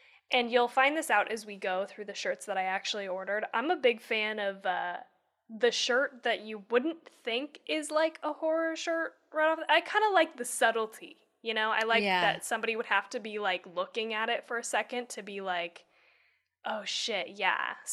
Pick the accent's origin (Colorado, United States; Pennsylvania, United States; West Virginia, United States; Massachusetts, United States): Colorado, United States; I mean, growing up in Colorado, it snows quite a bit, but it also melts the next day.